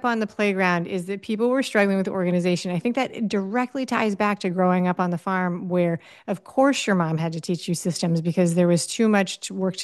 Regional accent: New York City, New York, United States; Really hilariously, I grew up in New York City, and when I was in middle school, they gave us a job aptitude test.

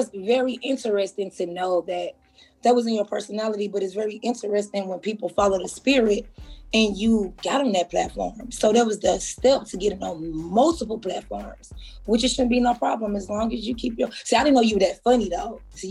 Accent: Atlanta, Georgia, United States; born there; So I was born in Atlanta, Georgia. That's where my mom is originally from, but my dad is from Ghana.

